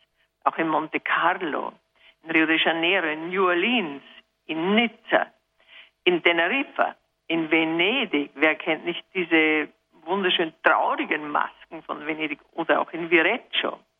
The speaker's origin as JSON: {"language": "German", "region": "Upper Austria", "country": "Austria", "said": "ich bin auch kein Rheinländer. Ich bin ein Mühlviertler"}